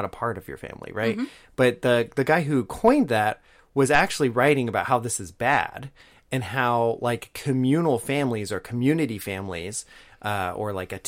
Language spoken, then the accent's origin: English; United States; And I know as an American, I like I hear that and I'm like, I can't even imagine that.